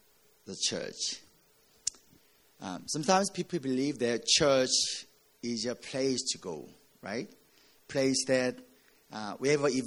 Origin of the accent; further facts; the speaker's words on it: South Korea; English is a second language; moved away as an adult; now in United States; I turn 40 years old this year, and I'm growing up in South Korea for 27 years. So I've been in here for 12 years, 13 years, so I'm still learning English.